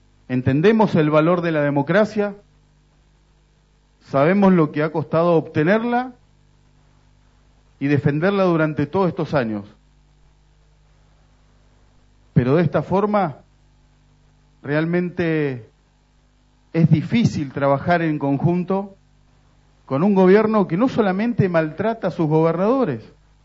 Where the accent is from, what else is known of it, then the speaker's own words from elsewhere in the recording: Argentina; Como argentinos de bien, queremos que al gobierno nacional le vaya bien